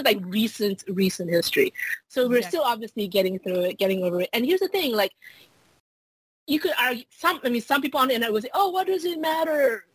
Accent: Malaysia; for me, you know, I grew up in Asia. I grew up in Malaysia.

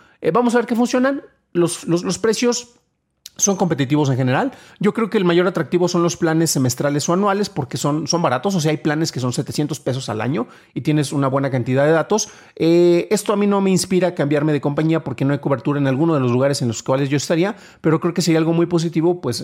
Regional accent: San Juan de los Lagos, Jalisco, Mexico; el código postal de mi ciudad natal, San Juan de los Lagos, Jalisco

